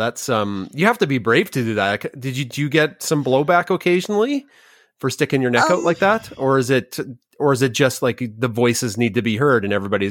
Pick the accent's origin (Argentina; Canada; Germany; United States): Canada; I'm Canadian